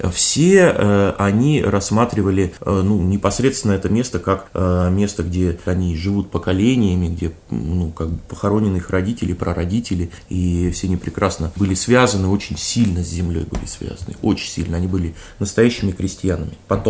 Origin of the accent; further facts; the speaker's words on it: Novosibirsk, Novosibirsk Oblast, Russia; И что я живу здесь, значит, я новосибирец, да, я новосибирец.